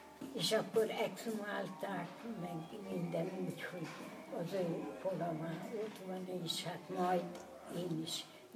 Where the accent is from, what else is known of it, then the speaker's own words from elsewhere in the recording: Tiszaújfalu, Hungary; born there; Állítólag én vagyok itt a falu legöregebbje. Itt a faluban. Én már itt születtem, Tiszaújfalon, a Sárga iskola mellett.